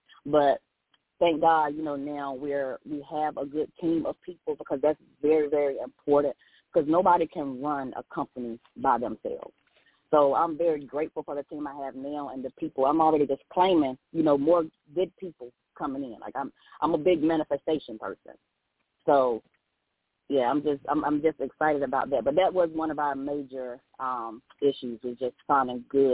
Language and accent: English; Elizabeth City, North Carolina, United States; now in Raleigh, United States; And so I'm originally from Elizabeth City. That's my hometown, so I got to shout them out. But I've been in the Raleigh area for over 20 years.